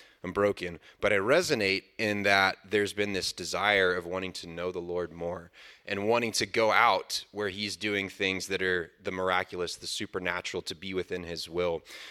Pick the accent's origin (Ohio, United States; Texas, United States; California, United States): Texas, United States; also born or lived in San Antonio; And so I was born in San Antonio, raised in Central Texas, and I grew up in a solid Christian home.